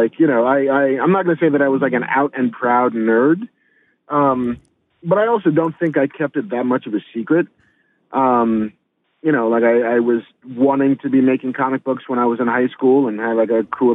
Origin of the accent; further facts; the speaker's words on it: Bronx, New York, United States; You know, I grew up in the Bronx in the 70s, and most of the kids on my block, you know, looked a little bit like me